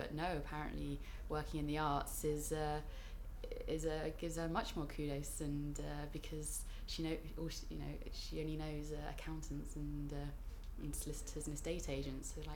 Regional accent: Bushey Heath, East of England, United Kingdom; I'm 25, and I'm from Bushey Heath in Hertfordshire.

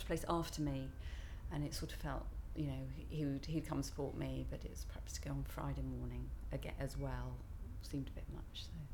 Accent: Warwick, West Midlands, United Kingdom; I'm 48 and I'm from Warwick.

